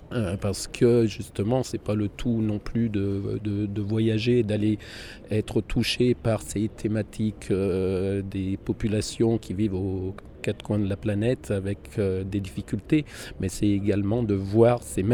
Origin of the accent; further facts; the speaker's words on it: Albertville, Auvergne-Rhône-Alpes, France; moi je suis d'Albertville